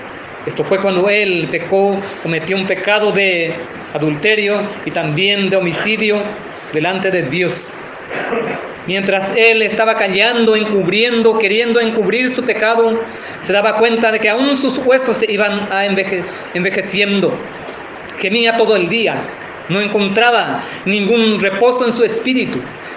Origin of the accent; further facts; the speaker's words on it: Colonia Independencia, Guairá, Paraguay; also born or lived in Ciudad del Este; vivía en Ciudad del Este, después en el 98 me mudé nuevamente a mi pueblo en la colonia Independencia. Esta colonia está distante de Villarrica, 30 kilómetros.